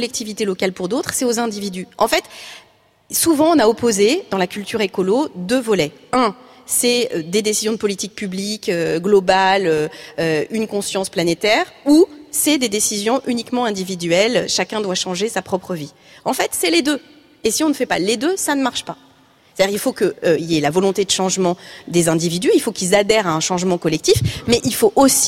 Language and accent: French; France; Parce qu'on est français